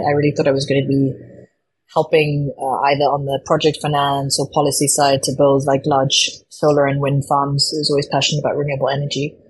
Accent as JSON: {"language": "English", "country": "South Africa", "tie": "born or raised there", "said": "So I grew up in South Africa, and so the grid has really just deteriorated over time."}